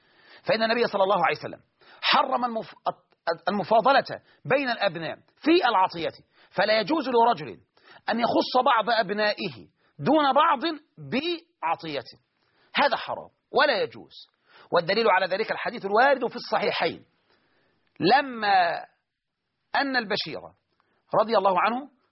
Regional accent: Egypt

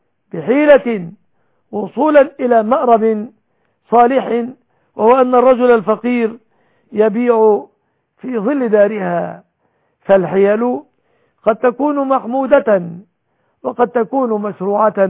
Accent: Egypt

